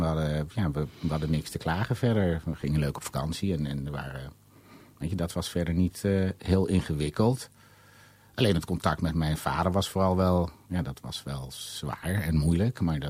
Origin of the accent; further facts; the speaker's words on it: North Brabant, Netherlands; also born or lived in Suriname; now in Amsterdam, Netherlands; Ik ben in Suriname geboren. Ik was ongeveer een jaar toen mijn ouders hier naartoe verhuisden. In Brabant opgegroeid. Ja, en al heel gelukkig, al 25 jaar gelukkig in Amsterdam.